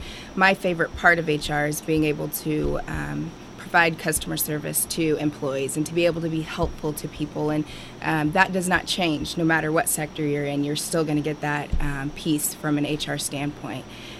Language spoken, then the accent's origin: English; Kansas, United States; Well, I am from Southeast Kansas, and my background was actually in the private sector, or healthcare to be more specific.